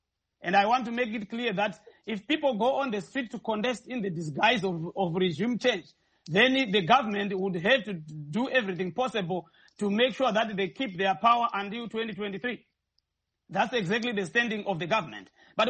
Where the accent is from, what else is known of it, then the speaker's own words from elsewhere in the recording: Masvingo, Zimbabwe; because I'm also from the same province. I'm also from Mashingo.